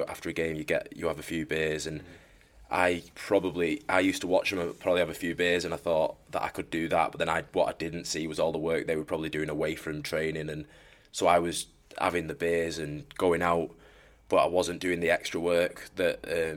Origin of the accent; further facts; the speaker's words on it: Warrington, North West England, United Kingdom; so we decided to stay in Warrington, and Warrington put a great 4-year deal to me, and you know, my hometown club.